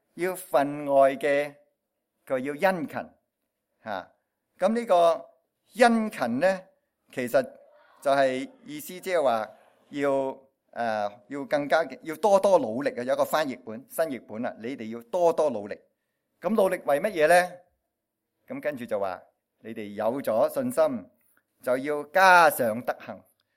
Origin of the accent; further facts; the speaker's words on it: China; 就系我哋中国人有一句话咧